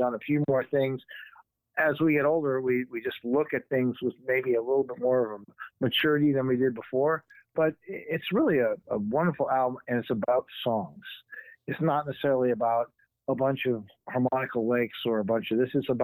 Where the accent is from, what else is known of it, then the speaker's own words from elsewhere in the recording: Wilmette, Illinois, United States; I was born in Chicago and then raised in the north suburb of Wilmette.